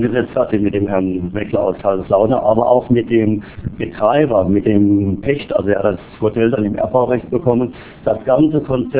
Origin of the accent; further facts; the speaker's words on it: Hornbach, Rhineland-Palatinate, Germany; Und ich selbst in meiner Heimatgemeinde, wo ich seit rund 10 Jahren Bürgermeister bin, eine Gemeinde, die bis 93 Grenzregion war.